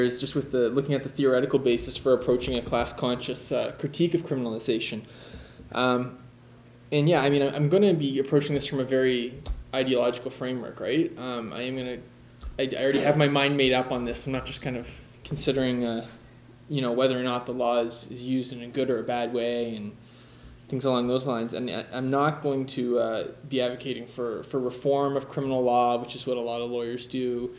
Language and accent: English; Fredericton, New Brunswick, Canada; I came up from New Brunswick, and it's really nice. The crowds here are a bit bigger than they are in Fredericton.